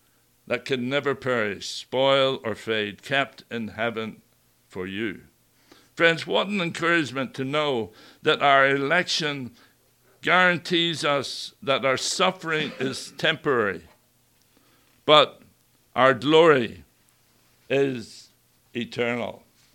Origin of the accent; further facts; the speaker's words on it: Ireland; I remember as I was growing up in Ireland